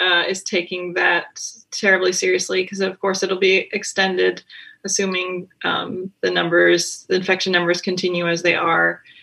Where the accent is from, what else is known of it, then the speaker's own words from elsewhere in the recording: White Bear Lake, Minnesota, United States; So I grew up in White Bear Lake, Minnesota